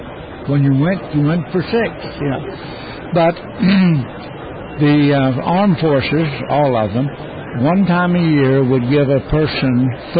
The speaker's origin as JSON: {"language": "English", "region": "West Virginia", "country": "United States", "tie": "born or raised there", "said": "I was born and raised in West Virginia."}